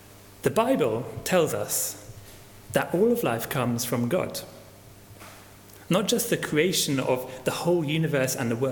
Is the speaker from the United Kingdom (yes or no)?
yes; Scotland, United Kingdom; I'm quite scared of snakes, and I grew up in Scotland.